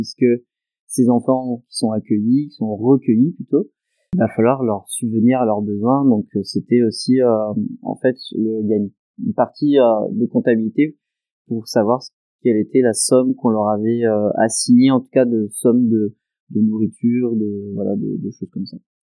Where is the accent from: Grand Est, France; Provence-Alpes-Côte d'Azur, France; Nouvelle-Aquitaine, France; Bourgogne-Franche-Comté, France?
Bourgogne-Franche-Comté, France; Mâcon; moi, je suis originaire de Mâcon